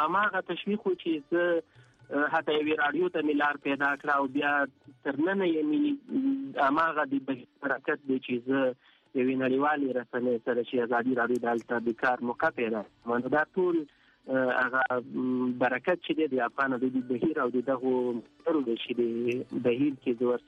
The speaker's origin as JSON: {"language": "Pashto", "region": "Paktia", "country": "Afghanistan", "said": "زه اصلن د پکتیا دی اریو بیا ما او په اریو کې اکثرا ځاګی او اوسېږي نو زم د ځاګی یم"}